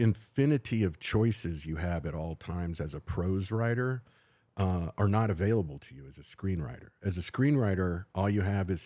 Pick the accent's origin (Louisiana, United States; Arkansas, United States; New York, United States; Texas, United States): Louisiana, United States; I'm a kid from South Louisiana who knows nobody in the entertainment industry